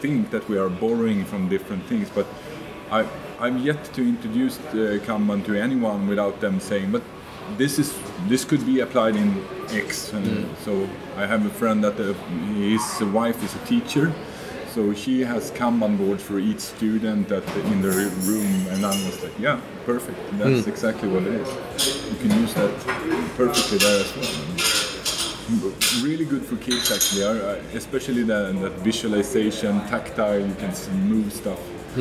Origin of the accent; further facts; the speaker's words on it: Stockholm, Stockholm County, Sweden; Yeah, so I'm from Sweden, mm-hmm. Stockholm, Sweden. That's where I normally work.